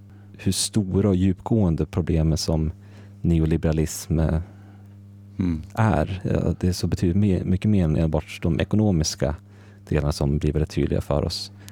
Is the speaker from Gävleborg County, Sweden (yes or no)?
yes; Gävle, Gävleborg County, Sweden; also born or lived in United States; Jag är 25 år gammal, född och uppvuxen här i Gävle. Jag spenderade mina universitetsår i USA